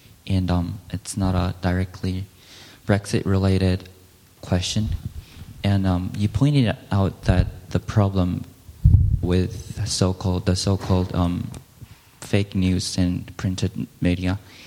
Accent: South Korea; now in United States; here in the United States, and in my home country, South Korea too.

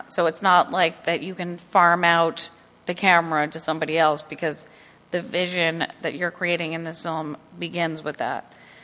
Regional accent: New York, United States; And I was in that film not as telling my inner thoughts, but as a New Yorker who wasn't there.

